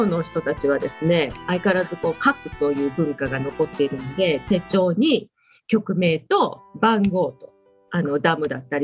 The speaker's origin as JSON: {"language": "Japanese", "region": "Aichi", "country": "Japan", "tie": "born or raised there", "said": "東京の、カラオケ喫茶の数と私の地元愛知のカラオケ喫茶の数は倍ぐらい多いんですよ"}